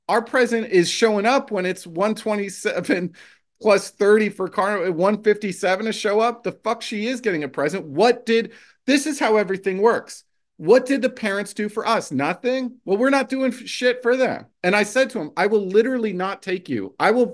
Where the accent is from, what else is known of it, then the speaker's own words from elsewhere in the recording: New Jersey, United States; I've never been to a rodeo before. I'm from New Jersey. So when I see cows, I get itchy.